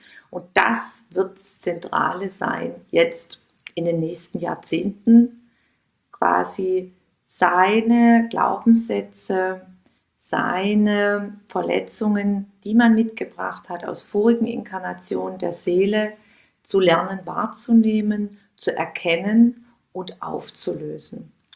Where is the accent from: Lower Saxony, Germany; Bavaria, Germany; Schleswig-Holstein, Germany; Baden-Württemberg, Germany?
Baden-Württemberg, Germany; Heilbronn; Da gab es zwei kleine Lädchen bei uns in meiner Heimatstadt in Heilbronn